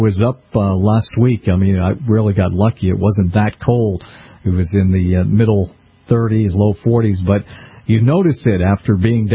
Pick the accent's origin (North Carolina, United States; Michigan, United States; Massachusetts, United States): Massachusetts, United States; Boston; But it's certainly a great place, as is my hometown of Boston.